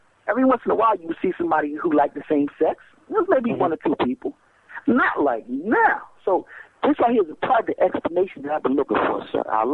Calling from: Philadelphia, Pennsylvania, United States; South Philadelphia, sir.

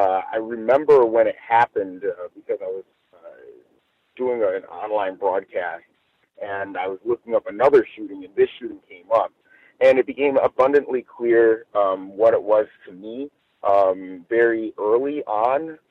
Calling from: Los Angeles, California, United States; I'm calling live from Los Angeles.

